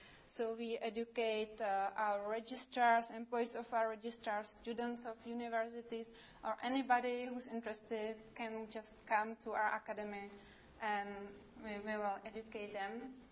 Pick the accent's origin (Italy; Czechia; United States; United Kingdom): Czechia; Prague; I came from CZNIC, which is a Czech registry. I came from Prague